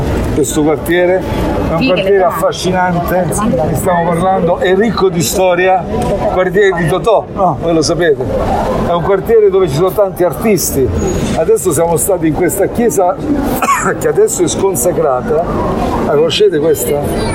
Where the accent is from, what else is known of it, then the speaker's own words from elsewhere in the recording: Apulia, Italy; Tu lo sai che io non sono di Napoli. Io sono della provincia di Foggia, un paesino piccolissimo. Sono però anch'io meridionale, conosco i problemi del meridione.